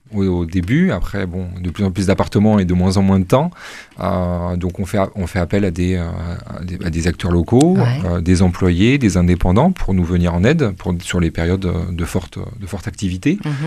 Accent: Nantes, Pays de la Loire, France; now in Toulouse, France; j'aimerais beaucoup la développer à Nantes, parce que je viens de Nantes.

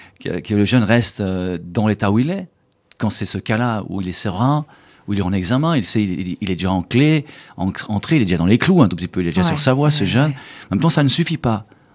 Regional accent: Lausanne, Vaud, Switzerland; bon, je suis de Lausanne, je vais à Genève

